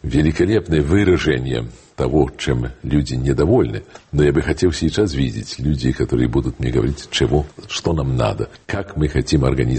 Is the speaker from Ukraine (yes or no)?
no; Poland; Russian is a second language; мы поляки, не можем считать себя чистыми и невиноватыми.